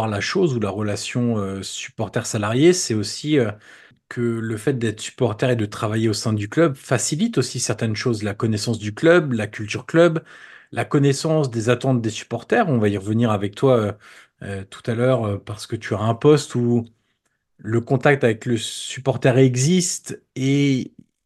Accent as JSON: {"language": "French", "town": "Auxerre", "region": "Bourgogne-Franche-Comté", "country": "France", "said": "moi, je suis originaire d'Auxerre."}